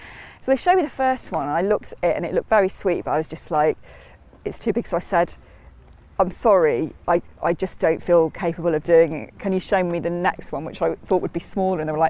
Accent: Matlock, East Midlands, United Kingdom; also born or lived in Hull / Cheshunt; I was born in Hull and then moved to Cheshunt in Hertfordshire when I was two, then moved to Matlock when I was six. So I do really consider it my hometown.

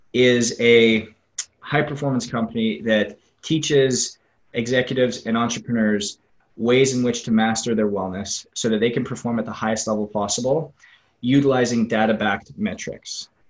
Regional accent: Canada; moved away as an adult; I grew up in Canada, played hockey, came down on a scholarship, and really never left.

